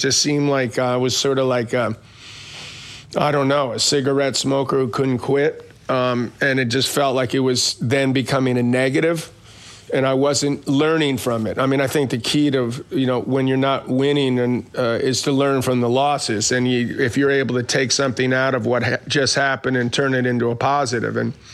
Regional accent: Queens, New York, United States; born or raised there

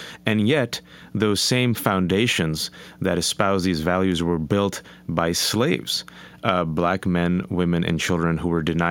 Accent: United States; Damn right I'm American. I'll be damned if I let anyone ever take that away from me. I was born and raised in this country.

